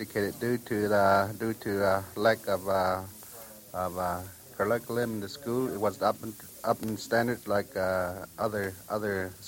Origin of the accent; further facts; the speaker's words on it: San Carlos, Arizona, United States; That is right. I'm from San Carlos.